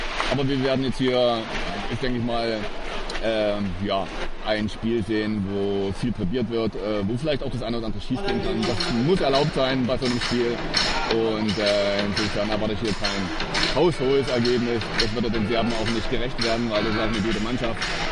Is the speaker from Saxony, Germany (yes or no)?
yes; Leipzig, Saxony, Germany; Ich bin ja selbst gebürtiger Leipziger, habe hier das Handball 1x1 gelernt beim SC Leipzig und beim SC Mogono.